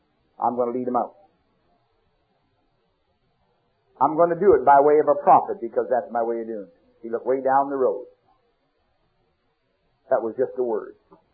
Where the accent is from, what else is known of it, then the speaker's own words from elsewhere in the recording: Canada; I'm sorry, for I'm a Canadian. I'm a square. Square all the way down the line. Conservative. I used to be Canadian, not anymore.